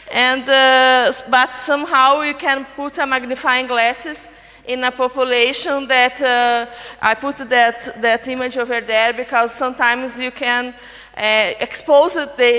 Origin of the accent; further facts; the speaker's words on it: Curitiba, Paraná, Brazil; English is a second language; I am from Curitiba, south of Brazil.